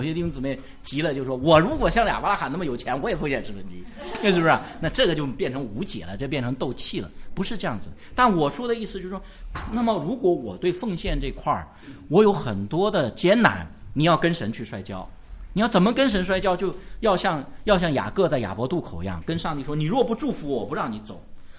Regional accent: China; 我们以前这特别我们中国人的恶习喜欢用倒推法

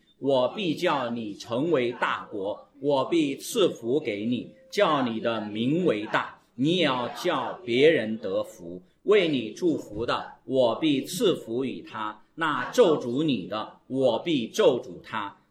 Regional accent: China; 那么就按我们中国人的说法，就是土已经埋到脖子了

